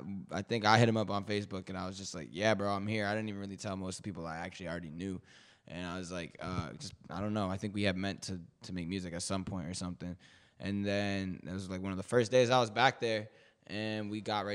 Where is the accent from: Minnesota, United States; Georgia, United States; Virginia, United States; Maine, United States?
Maine, United States; Portland; moved away as an adult; now in New York, United States; I'm from Portland, Maine, but I live in New York, kind of in the 914 area.